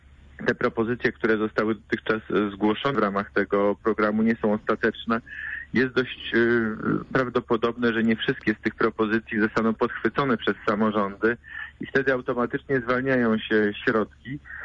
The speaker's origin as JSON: {"language": "Polish", "town": "Poznań", "region": "Greater Poland Voivodeship", "country": "Poland", "said": "powinniśmy jako poznaniacy, Wielkopolanie"}